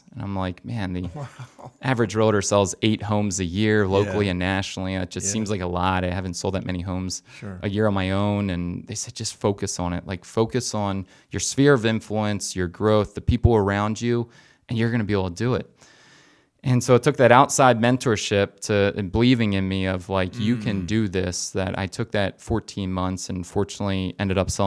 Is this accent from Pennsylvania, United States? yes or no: yes; Lititz, Pennsylvania, United States; I grew up in Lititz and played a lot of sports throughout high school